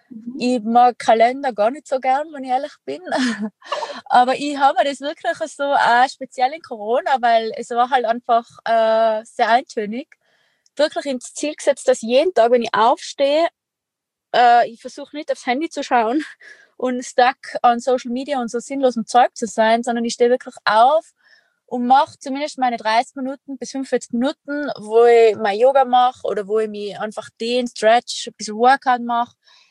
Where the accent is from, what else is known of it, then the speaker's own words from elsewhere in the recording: Tyrol, Austria; accent: Tyrolean; wie man an meinem Dialekt hören kann, bin ich Tirolerin